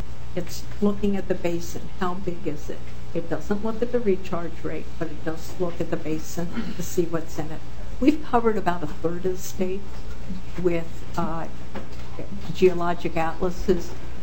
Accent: Minneapolis, Minnesota, United States; Minneapolis, I'm from Minneapolis, our water is all from the river and we clean it up.

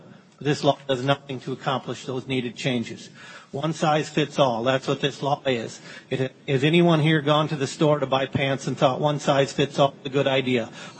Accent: Johnson, Minnesota, United States; But I am from Johnson, Minnesota.

